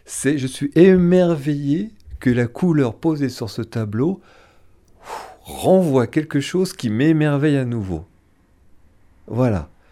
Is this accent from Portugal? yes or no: no; France; born there; Je suis né en France. Je quitte rarement la France.